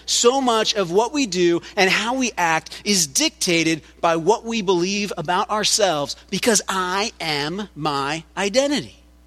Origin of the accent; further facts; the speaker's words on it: United States; I am American.